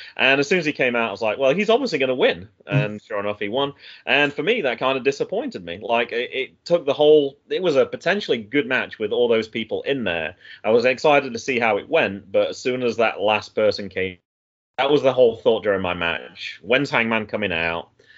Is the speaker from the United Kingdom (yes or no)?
yes; United Kingdom; even though I'm not allowed to do that as a British citizen.